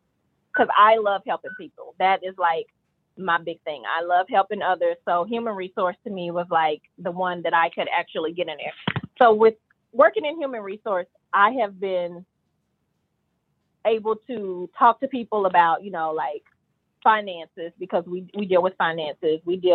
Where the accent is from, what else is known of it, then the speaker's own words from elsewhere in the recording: Hopkinsville, Kentucky, United States; So I grew up in Hopkinsville, Kentucky.